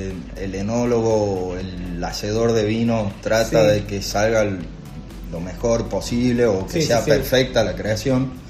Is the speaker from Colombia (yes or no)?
no; General Güemes, Salta, Argentina; born there; Yo soy nacido en General Güemes, una localidad de...